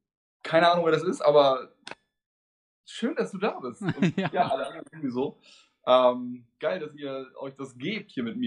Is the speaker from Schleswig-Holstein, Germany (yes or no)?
yes; Geesthacht, Schleswig-Holstein, Germany; also born or lived in Hamburg; now in Berlin, Germany; Ich komme gebürtig aus Hamburg und bin im Randgebiet groß geworden, nordöstlich in Geesthacht. Und jetzt lebe ich seit 2015 in Berlin